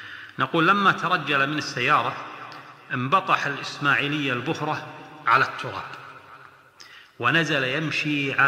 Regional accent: Kuwait; إلى قفلية كما نقول عندنا بالكويت

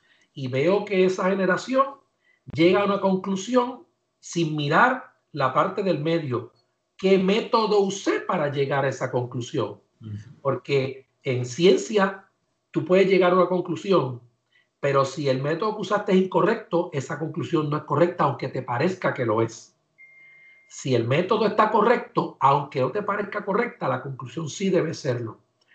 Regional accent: Río Piedras, Puerto Rico; Y como decimos en Río Piedra

